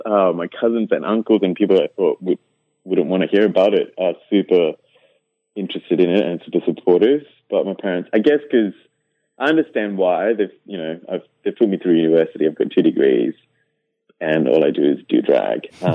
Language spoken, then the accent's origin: English; Singapore; So I'm originally from Singapore as well.